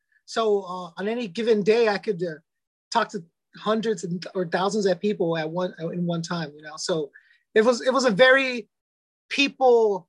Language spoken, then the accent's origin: English; United States; I'm an American. I don't know if you asked for the nationality.